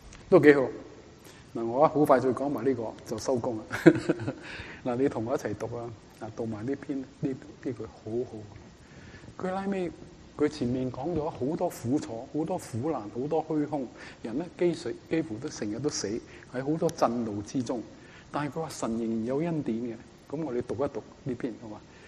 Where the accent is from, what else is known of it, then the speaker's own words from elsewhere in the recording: China; 我中国人好有良心，系咪？